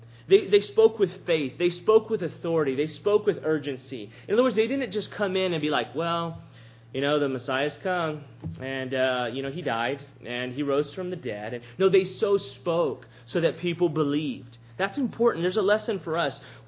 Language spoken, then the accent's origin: English; Robstown, Texas, United States; Joe Cotton's Barbecue in my hometown of Robstown, Texas.